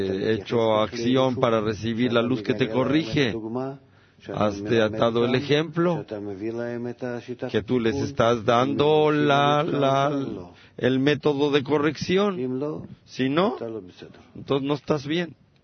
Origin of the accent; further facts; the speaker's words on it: Givat Shmuel, Central District, Israel; Yo vengo de Givat Shmuel.